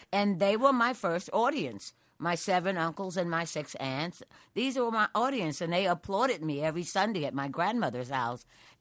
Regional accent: Manhattan, New York, United States; First of all, I always went to Radio City to watch the ice skating rink, and my father would always take me and my sister to see them put up the tree when they lit it.

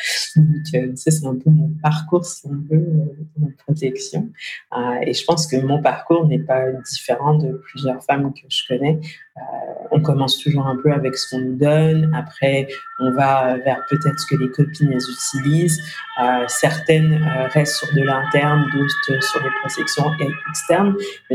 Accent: Canada; now in France; pour moi, c'était pas l'étranger parce que j'ai grandi au Canada.

